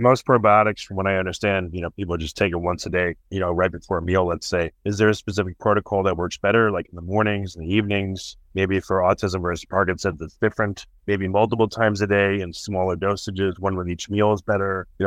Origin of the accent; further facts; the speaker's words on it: New York, United States; I'm from New York, so PS128 would probably be the name of a high school, you know, public school 128. That's how they used to call them in New York City.